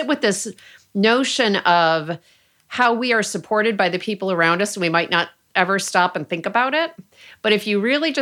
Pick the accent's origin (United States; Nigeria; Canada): United States; Rochester, New York; moved away as an adult; now in California, United States; I mean, Stephanie and I were talking about my hometown of Rochester, New York. I wrote a thank you letter to Rochester because so much of the person I am at age 55 living in California stems from the 18 years I spent growing up